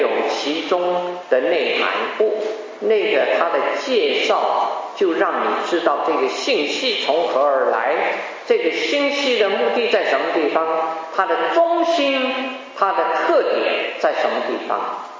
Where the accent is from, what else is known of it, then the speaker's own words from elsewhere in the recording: China; 我们中国人常常说预言，预言是什么意思呢？